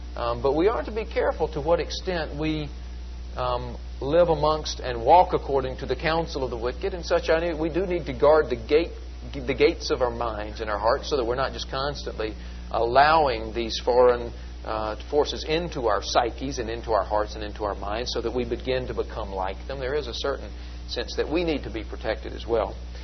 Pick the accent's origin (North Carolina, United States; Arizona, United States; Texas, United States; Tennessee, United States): Tennessee, United States; I'm sorry for quoting … I'm from Tennessee.